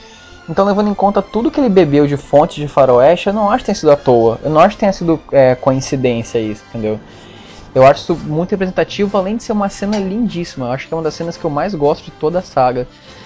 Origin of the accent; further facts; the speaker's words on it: Espírito Santo, Brazil; moved away as an adult; Quando eu saí do Espírito Santo, eu me mudei pro Rio pra fazer a faculdade.